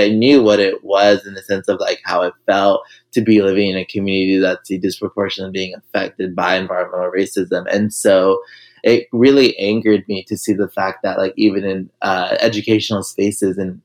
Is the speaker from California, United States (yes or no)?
yes; Los Angeles, California, United States; I grew up here in Los Angeles, California, formerly known as Tongvilan. And so, you know, for me, growing up as a low-income, first generation from an immigrant family, my parents had immigrated from Mexico in the 1980s.